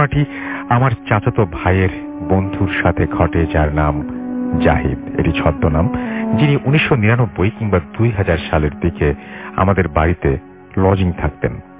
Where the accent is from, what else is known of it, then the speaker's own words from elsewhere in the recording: Khulna Division, Bangladesh; আমার গ্রামের বাড়ি চুয়াডাঙ্গা জেলার একটি গ্রামে।